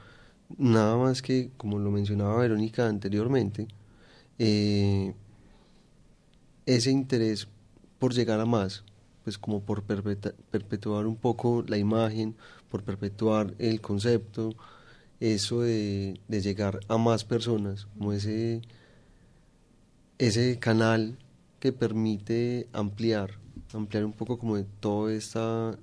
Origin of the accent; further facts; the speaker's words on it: Colombia; usted cuando sale del país se le nombra como colombiano, trae coca